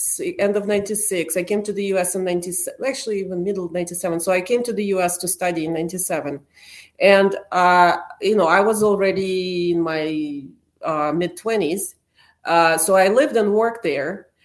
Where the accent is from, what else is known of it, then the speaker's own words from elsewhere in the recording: Zaporizhzhia, Zaporizhzhia Oblast, Ukraine; my relatives, I'm from Zaporizhia originally